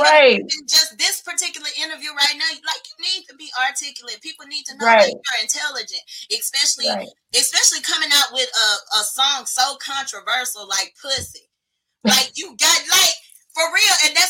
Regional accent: Chicago, Illinois, United States; now in Texas, United States; Like, yeah, I grew up in Chicago. It's like, how did you end up in Texas?

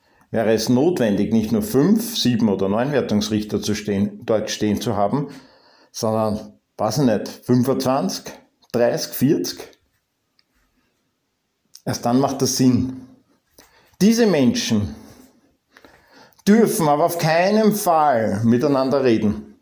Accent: Austria; Mein Deutsch ist nicht so gut. Ich bin Österreicher, oder? Schneibt's. Gut, ich habe kein Deutsch, ich habe Österreichisch.

